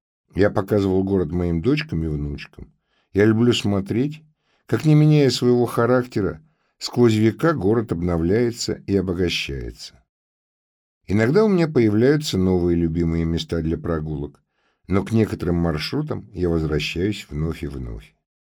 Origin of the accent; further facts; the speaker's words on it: Saint Petersburg, Russia; Я родился и вырос в Петербурге.